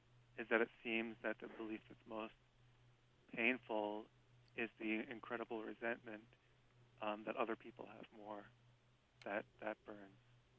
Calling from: Santa Cruz, California, United States; I'm calling from a friend's home in a very beautiful area in Santa Cruz, California.

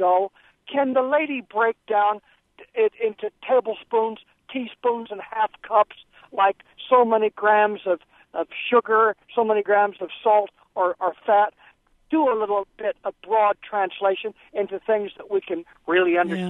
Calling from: Cerro Gordo, Illinois, United States; I'm calling from Cerro Gordo, Illinois. I'm an ex-school teacher

